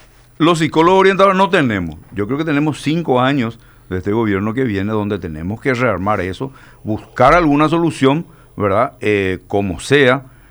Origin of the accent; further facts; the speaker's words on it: Central, Paraguay; Yo soy de Villaliza, él fue intendente de Villaliza.